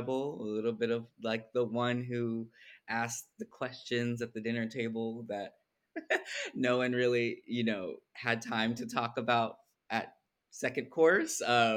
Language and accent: English; Alameda, California, United States; my parents were both raised in San Francisco, and then my brother and I were raised in the East Bay in this small town called Alameda